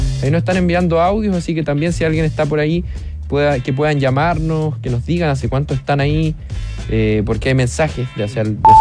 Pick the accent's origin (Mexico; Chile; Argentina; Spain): Chile; Maipú, Santiago Metropolitan Region; de Maipú, aquí iniciando mi turno